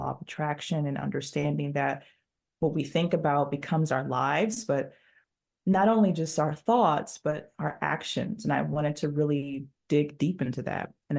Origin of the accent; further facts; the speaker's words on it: Detroit, Michigan, United States; So I grew up in West Detroit, and I grew up in a neighborhood that was rough.